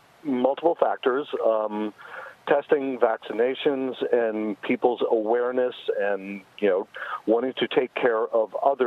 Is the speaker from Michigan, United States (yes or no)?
no; Illinois, United States; Yeah, I grew up outside of Chicago, and the neighborhood I lived in was what you could consider affluent.